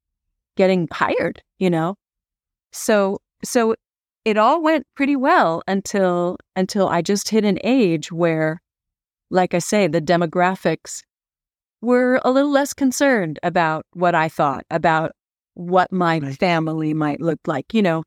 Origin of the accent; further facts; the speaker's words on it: California, United States; And you know, when I came from Northern California, where I was on the volleyball team